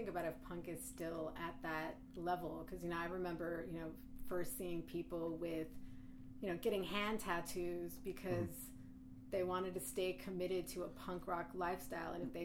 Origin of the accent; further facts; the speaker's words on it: Fallbrook, California, United States; Yes, I grew up in Southern California.